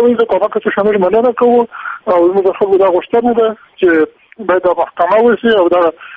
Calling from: Kabul, Afghanistan; زه په کابل کښې یم د راډیو د ټلیفون له لارې خبرې کوم

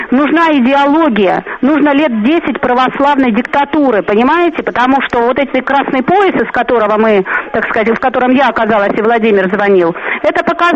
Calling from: Rodionovka, Rostov Oblast, Russia; Я вот из Родионовки земляку передаю привет пламенный.

